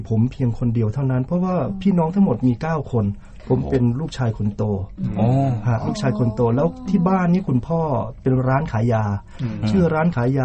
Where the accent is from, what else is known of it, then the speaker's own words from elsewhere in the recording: Nong Khai, Thailand; also born or lived in Udon Thani; now in Bangkok, Thailand; ผมเกิดที่จังหวัดอุดรแล้วก็ไป ไปโตที่จังหวัดหนองคายแล้วมีโอกาสมาเรียนหนังสือที่จังหวัดอุดรและที่กรุงเทพแล้วมีครอบครัวอยู่ที่กรุงเทพ